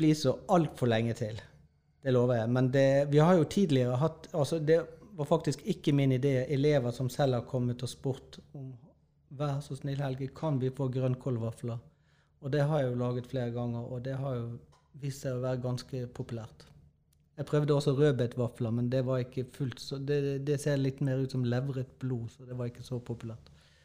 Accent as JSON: {"language": "Norwegian", "town": "Bergen", "region": "Vestland", "country": "Norway", "tie": "born or raised there", "said": "Jo, jeg vet, for når jeg vokste opp I Bergen, så dyrket faktisk min bestemor grønnkål"}